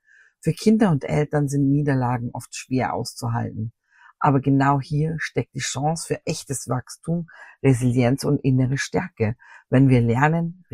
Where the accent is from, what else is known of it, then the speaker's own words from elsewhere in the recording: Vienna, Austria; Der Schulstart im September steht ja vor der Tür, zumindest bei uns in Wien.